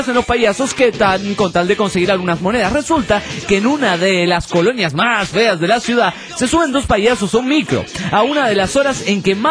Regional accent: Bolivia; de Bolivia.

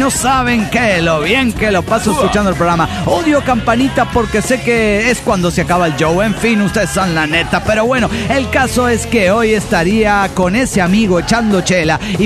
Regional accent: Ensenada, Baja California, Mexico; de Ensenada, México.

